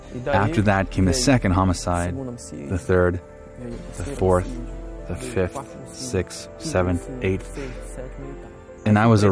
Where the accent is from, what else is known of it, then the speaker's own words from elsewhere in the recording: Belém, Pará, Brazil; I'm from Belém de Pará, and my grandparents took on the responsibility of raising me.